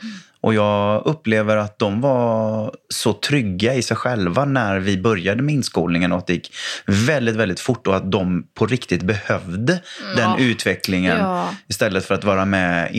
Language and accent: Swedish; Gothenburg, Västra Götaland County, Sweden; jag måste fråga dig som göteborgare